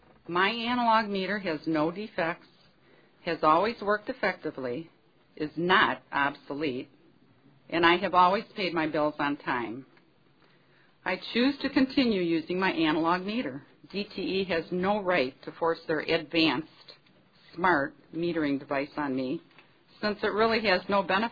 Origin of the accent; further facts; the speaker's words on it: Redford, Michigan, United States; I'm from Redford.